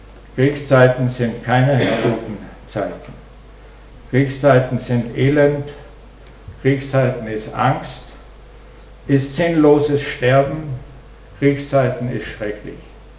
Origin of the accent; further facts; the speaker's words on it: Austria; Aber zumindest bei uns in Österreich.